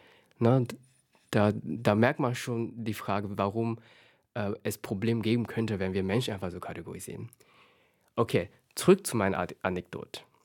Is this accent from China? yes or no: yes; China; German is a second language; Mindestens bei uns in China, die Stereotype, diese Inhalte in der Schublade von Jungfrau sind